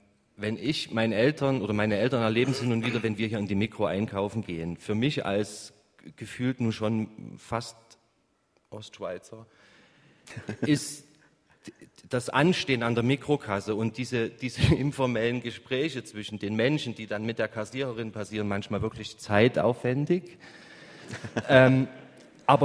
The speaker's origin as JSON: {"language": "German", "town": "Chemnitz", "region": "Saxony", "country": "Germany", "tie": "born or raised there", "said": "Also ich komme aus dem Osten Deutschland, dort wo zunehmend auch die Wölfe wiederkommen, weil das Land und die Region doch weniger bevölkert wird."}